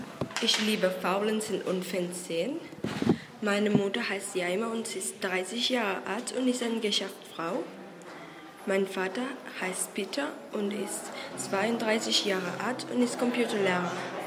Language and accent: German; Cuba; German is a second language; now in Spain; Ich kann Englisch, Katalanisch, Spanisch, ein bisschen Französisch und ein bisschen Deutsch. Ich komme aus Kuba. Es liegt in der Mitte von Amerika. Jetzt wohne ich in Villa Colum. Es liegt im Nordosten von Spanien und in den Norden von Katalonien.